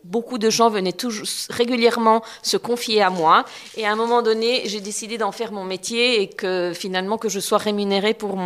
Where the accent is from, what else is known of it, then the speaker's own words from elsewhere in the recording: Biel/Bienne, Bern, Switzerland; born there; now in Neuchâtel, Switzerland; j'ai jamais beaucoup aimé Bienne. Je me suis jamais sentie à l'aise. J'ai toujours voulu être ailleurs, parce que même si je suis née à Bienne, je suis une enfant du monde, une enfant internationale